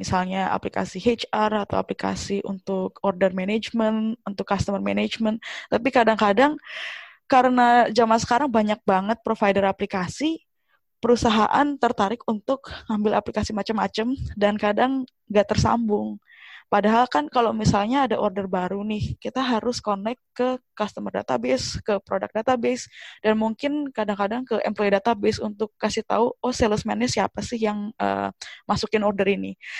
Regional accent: Bekasi, West Java, Indonesia; moved away as an adult; now in Belfast, United Kingdom; aku asalnya dari Bekasi di Indonesia, terus pindah ke UK tahun 2012 untuk kuliah, terus sekarang kerja di Belfast di Irlandia Utara.

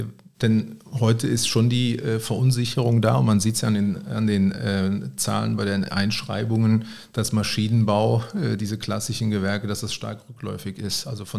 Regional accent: Rhineland, Germany; Ja, als Rheinländer muss ich jetzt erstmal bestätigen

